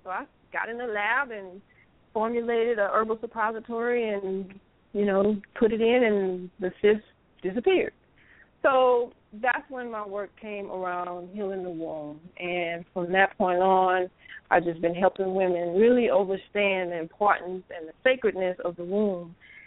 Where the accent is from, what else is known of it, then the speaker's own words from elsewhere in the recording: Louisiana, United States; I grew up in Louisiana, where, you know, my mother, she never took us to the doctors unless we, you know, really had to go.